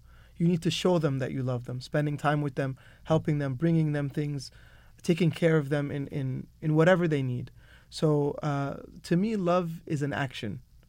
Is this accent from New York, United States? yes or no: yes; Staten Island, New York, United States; now in Los Angeles, United States; So I was born and raised in New York, Staten Island, New York.